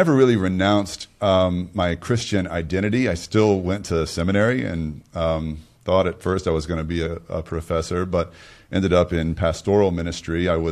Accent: Texas, United States; I was born and raised in the Bible Belt of the U.S., Northeast Texas, and had a wonderful upbringing.

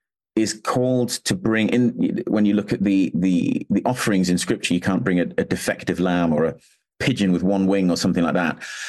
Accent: United Kingdom; my primary identity isn't that I'm British, it's that I'm with my brothers and sisters in Christ.

